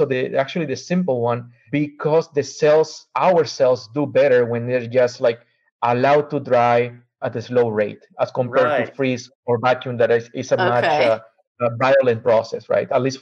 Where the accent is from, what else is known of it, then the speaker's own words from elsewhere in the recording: Lima, Peru; now in United States; I am originally from Lima, Peru in South America.